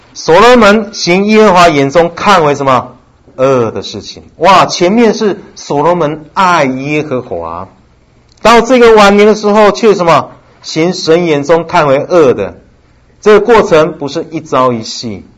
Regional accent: China; 哇，他拜的神可真多了哈，有点像我们中国人哈。

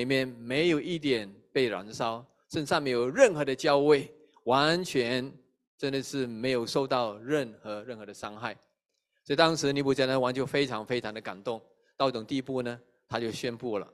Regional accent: China; 我想我们中国人不但会变脸

